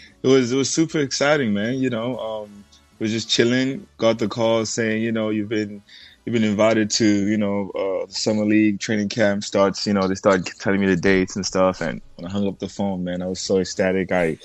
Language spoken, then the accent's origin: English; South Africa; But me being of, like, South African descent, like born and raised in South Africa, you know, I mean, it's almost surreal, you know, because, you know, we're not a nation known for basketball.